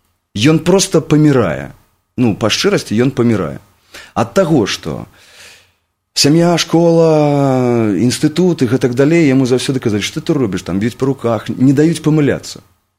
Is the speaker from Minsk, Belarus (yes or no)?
no; Gomel, Gomel Region, Belarus; я быў звычайны, я нарадзіўся ў Гомелі.